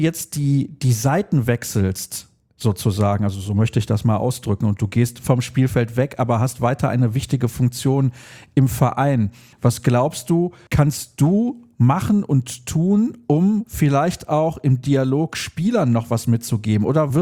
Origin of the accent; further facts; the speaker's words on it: Solingen, North Rhine-Westphalia, Germany; denn ich komme aus Solingen